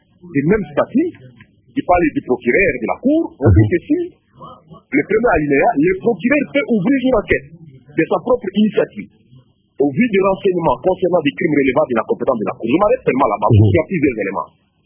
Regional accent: Ituri, DR Congo; c'est pratiquement une répétition de ce qui s'est passé chez nous en Ituri. Je vous parle, je suis à Bouya

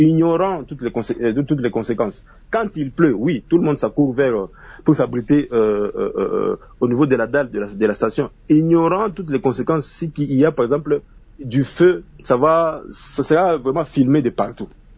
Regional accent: Kolwezi, Lualaba, DR Congo; Ici à Kolwezi, oui, à Kolwezi, nous sommes Congolais, nous vivons cela

